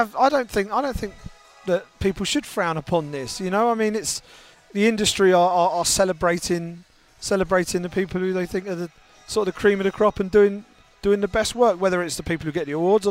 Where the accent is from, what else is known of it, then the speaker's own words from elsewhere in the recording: United Kingdom; I have to say, as a Brit